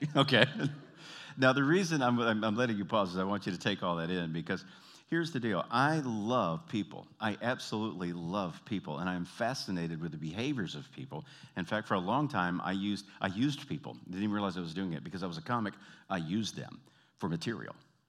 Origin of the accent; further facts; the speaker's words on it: the South, United States; accent: Southern twang; Now, I'm from the South, man. When I get tired and my accent comes out and I get a little twangy